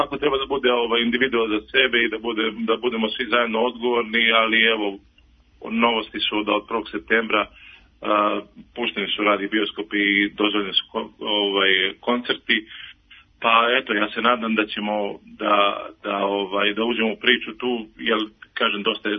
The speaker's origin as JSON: {"language": "Serbian", "region": "Šumadija and Western Serbia", "country": "Serbia", "said": "kod nas u Šumadice kaže Srce nije tamburica"}